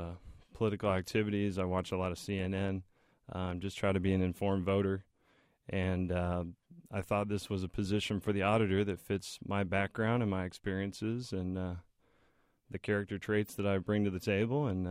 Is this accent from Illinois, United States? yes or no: yes; Champaign, Illinois, United States; I'm a Burnham Hospital product, born and raised in Champaign.